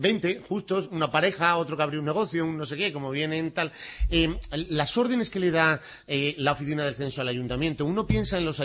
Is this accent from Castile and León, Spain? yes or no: yes; Salamanca, Castile and León, Spain; Yo vengo de Salamanca, tenemos la segunda provincia con más habitantes, con más pueblos de España.